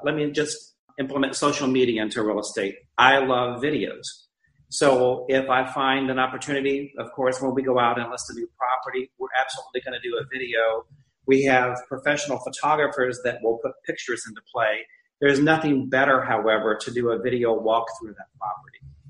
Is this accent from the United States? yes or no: yes; Florida, United States; My hometown is absolutely awesome. We are on the lower west coast of Florida, due west of Miami, Fort Lauderdale.